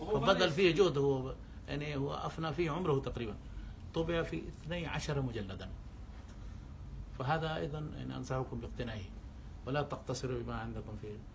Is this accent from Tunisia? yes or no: no; Saudi Arabia; عندنا في السعودية